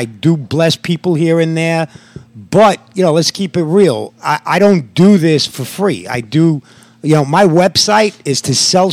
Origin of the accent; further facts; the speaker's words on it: New York City, New York, United States; okay, we're from New York.